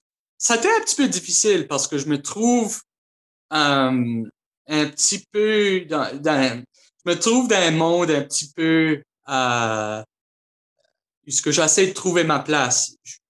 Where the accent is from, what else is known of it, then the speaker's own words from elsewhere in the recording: Prince Edward Island, Canada; also born or lived in Nova Scotia; je suis originaire de l'île du Prince-Édouard. J'ai habité aussi en Nouvelle-Écosse pendant presque une dizaine d'années. Et puis, je faisais mes études en fait à Halifax, à Dalhousie.